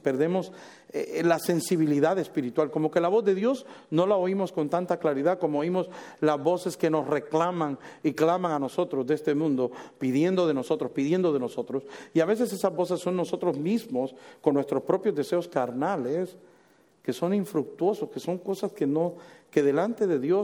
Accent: Puerto Rico; En mi país, en Puerto Rico, dicen, pero si ese perro ya me mordió

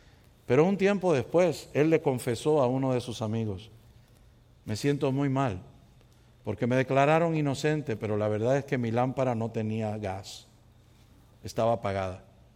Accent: Puerto Rico; en mi país, en Puerto Rico

